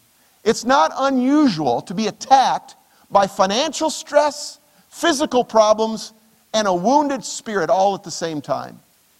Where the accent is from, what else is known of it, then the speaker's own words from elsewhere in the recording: Sterling, Illinois, United States; My hometown is in Sterling, Illinois, and a steel mill was the primary employer before it closed.